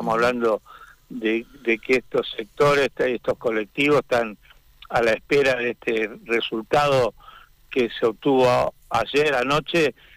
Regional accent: Neuquén, Argentina; a los que somos de Neuquén

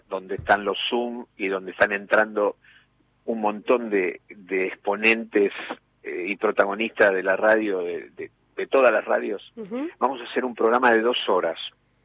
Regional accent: Argentina

